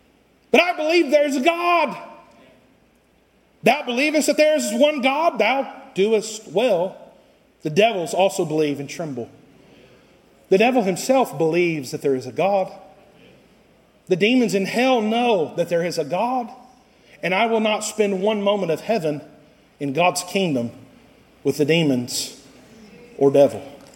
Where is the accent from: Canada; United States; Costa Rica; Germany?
Costa Rica; Now, I grew up in Costa Rica for 12 years, and those were my formative years, so I lost some of the hillbilly identity